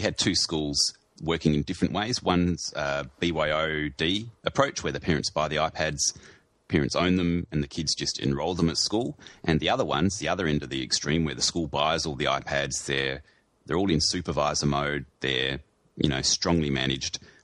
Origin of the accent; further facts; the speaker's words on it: Australia; you know, we're Australian, obviously